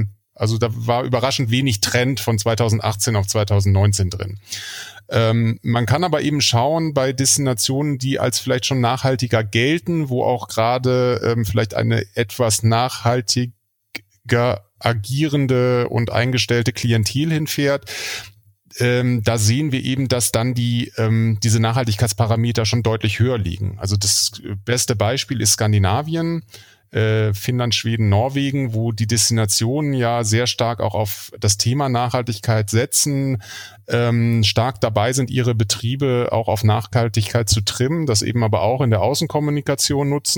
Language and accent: German; Germany